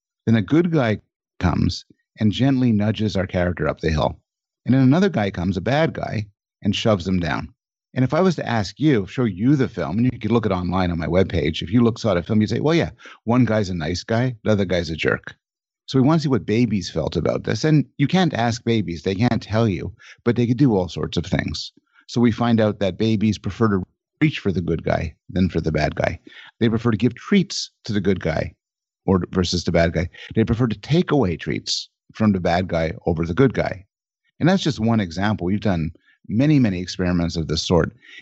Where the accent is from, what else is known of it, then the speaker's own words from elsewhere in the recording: Montreal, Quebec, Canada; born there; I'm Canadian, born in Montreal.